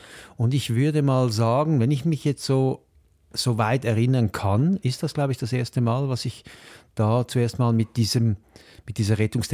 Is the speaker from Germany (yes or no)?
no; Switzerland; Wir behalten ja unbedingt unseren Dialekt bei, wenn wir Hochdeutsch sprechen oder das Schriftdeutsch, damit man noch erkennt, dass wir Schweizer sind.